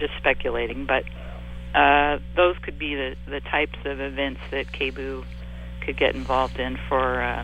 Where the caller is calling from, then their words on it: Portland, Oregon, United States; North Portland.